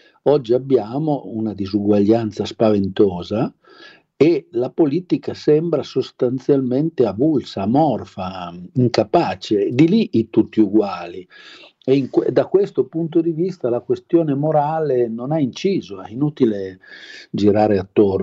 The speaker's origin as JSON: {"language": "Italian", "town": "Genoa", "region": "Liguria", "country": "Italy", "tie": "born there", "said": "Ma conosco bene la Liguria, sono nato solo a Genova, diciamo, e abito in quel pezzo di Piemonte che guarda la Liguria"}